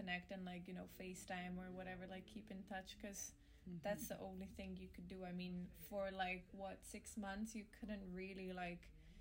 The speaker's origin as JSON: {"language": "English", "country": "Brazil", "also_born_or_lived": "Canada", "lives_now": "Barcelona, Spain", "said": "hey guys, I'm from Brazil and Canada and I'm based in Barcelona."}